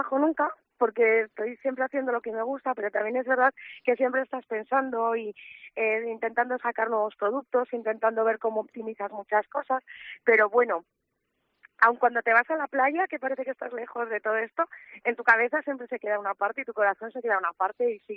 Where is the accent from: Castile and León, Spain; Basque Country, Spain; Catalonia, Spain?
Castile and León, Spain; now in Paredes, Spain; yo soy de Zamora, de un pueblecito de la Sierra de la Culebra, y mi marido es de Cantabria.